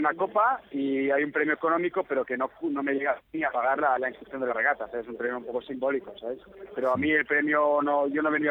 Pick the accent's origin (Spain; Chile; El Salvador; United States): Spain; Barcelona, Catalonia; en el caso de Barcelona todavía más, porque soy de Barcelona y es una fundación